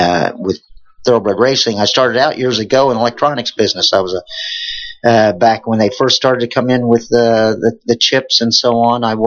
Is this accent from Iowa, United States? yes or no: no; Pennsylvania, United States; I grew up near Philadelphia. There was a big horse sale near us called Marlon Francis Horse Sale.